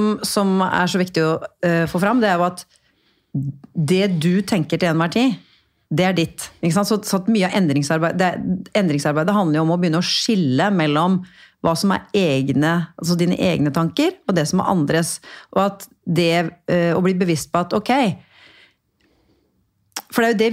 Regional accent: Porsgrunn, Vestfold og Telemark, Norway; Kommer hun her, Harry-dama fra Porsgrunn, og snakker jeg så breit? Og jeg la jo da om dialekten min litt, ikke sant?

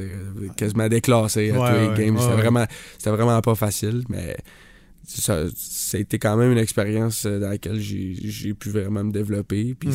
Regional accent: Blainville, Quebec, Canada; Donc moi, je viens de Blainville

